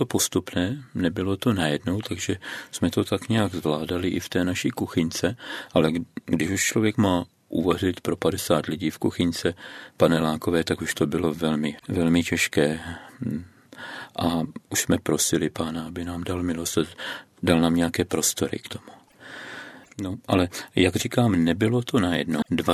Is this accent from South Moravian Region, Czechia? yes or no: yes; Bučovice, South Moravian Region, Czechia; protože jsme z Bučovic, ale ty prostory máme tady v Brně